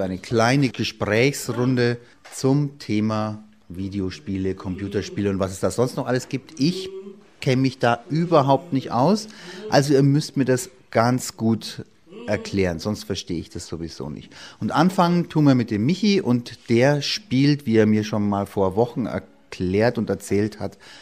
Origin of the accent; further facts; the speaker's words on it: Munich, Bavaria, Germany; Ich komme aus Schwabing.